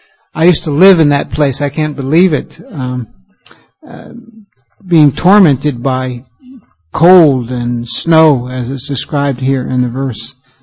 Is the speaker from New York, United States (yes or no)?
yes; New York, United States; I happened to be looking on the internet the other day at my hometown, and Krishna Kripa will know this. We're from the same area in upstate New York